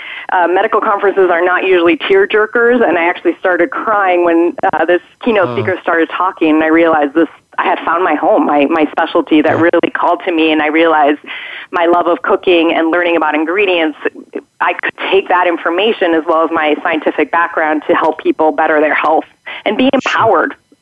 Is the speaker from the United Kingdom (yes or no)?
no; Mexico City, Mexico; I grew up in Mexico City to Swiss parents and American parents, and I would actually spend my summers in Switzerland with my grandmother.